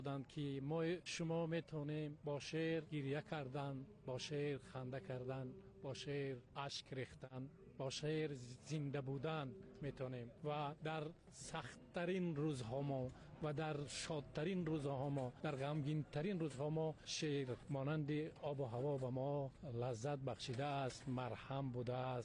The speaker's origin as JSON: {"language": "Persian", "country": "Tajikistan", "first_language": "Tajik", "said": "در قزوین عزیز مردم به زبان مادری من، به زبان پارسی، به زبان تاجیکی صحبت میکنن"}